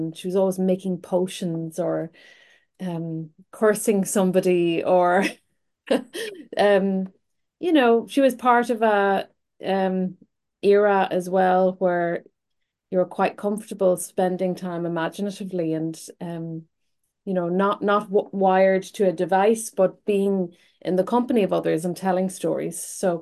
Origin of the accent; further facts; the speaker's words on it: Ulster, Ireland; So I grew up in Northwest Donegal in Ireland in Gaeltacht, the area.